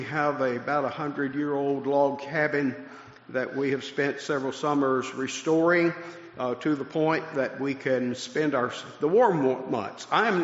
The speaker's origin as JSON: {"language": "English", "region": "Texas", "country": "United States", "also_born_or_lived": "Wyoming", "said": "Let me tell you a little bit about myself and my wife … We are both from Texas originally, went in strange directions since then"}